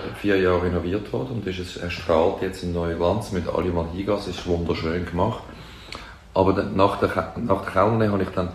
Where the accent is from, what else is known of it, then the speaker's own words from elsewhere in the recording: Zurich, Switzerland; In Seefeld.